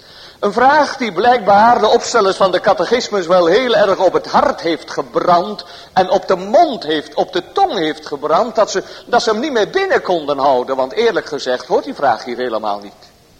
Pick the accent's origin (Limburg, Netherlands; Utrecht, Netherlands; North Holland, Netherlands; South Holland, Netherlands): Utrecht, Netherlands; Bunschoten-Spakenburg; je zegt dat je uit Bunschoten komt of uit Spakenburg, dan zeggen de mensen, oh dat is nogal een christelijk dorp, hè? En dan zeggen we, ja hoor, een christelijk dorp, daar komen wij vandaan, wij zijn christenen.